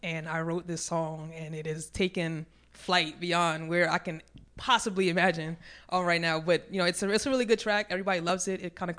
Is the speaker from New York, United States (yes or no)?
yes; Brooklyn, New York, United States; also born or lived in Newark; now in Hawaii, United States; Originally, I'm from Brooklyn, New York. Way of Newark, New Jersey. I'm a tri-state kid. I'm always jumping borders, but I ended up in Hawaii last year